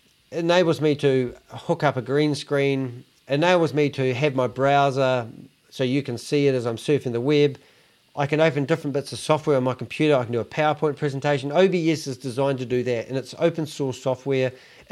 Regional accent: Christchurch, Canterbury, New Zealand; used to have meetings in the morning, 7:30 and 9:30 in the morning, in different bars and cafes in my hometown, Christchurch.

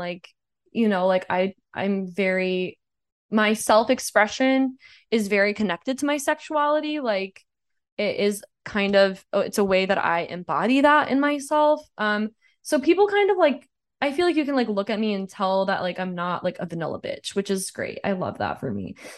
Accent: Deep South, United States; now in Los Angeles, United States; I mean, I live in LA. I'm really grateful and lucky, but like, I grew up in the Deep South. I still have friends there.

